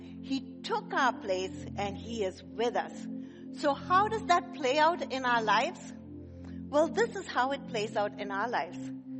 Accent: India; the church that we grew up in India

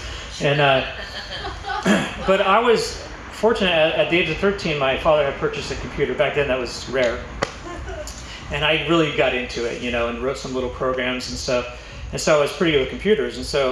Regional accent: California, United States; moved away as an adult; now in San Diego, United States; So at 19... that's when I moved to San Diego. My mom had moved to San Diego, so I came from Orange County kind of area, moved to San Diego with her for a while

